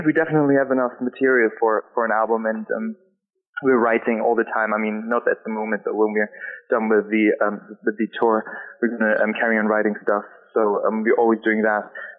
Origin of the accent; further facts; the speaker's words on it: Germany; now in Liverpool, United Kingdom; I'm originally from Germany, so for me to be in a, live and work in a city where there's just music coming out of every single venue and cafe is just amazing.